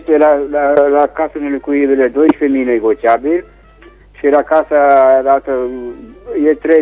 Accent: Lugoj, Timiș County, Romania; vă sunt din Lugoș.

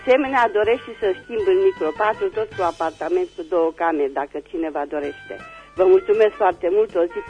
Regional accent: Reșița, Caraș-Severin, Romania; sunt din Reșița și am de făcut un anunț.

